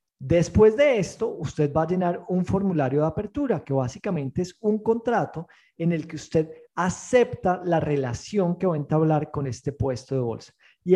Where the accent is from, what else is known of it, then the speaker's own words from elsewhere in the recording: Colombia; now in Dominican Republic; a mí como colombiano me piden mi cédula dominicana y mi pasaporte colombiano